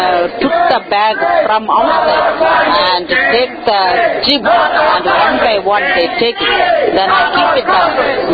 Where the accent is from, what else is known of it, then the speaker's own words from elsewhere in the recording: Andhra Pradesh, India; from southern part of India, Andhra Pradesh.